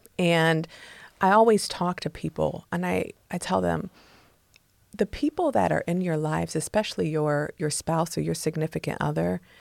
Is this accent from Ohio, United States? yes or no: yes; Fostoria, Ohio, United States; now in Toledo, United States; when I grew up in Fostoria, there was a lot of like mixed race people.